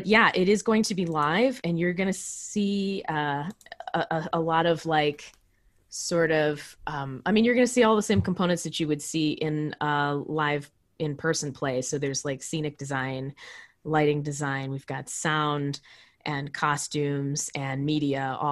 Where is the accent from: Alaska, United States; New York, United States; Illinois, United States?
Illinois, United States; I'm from Southern Illinois, pretty near St. Louis, kind of closer to St. Louis.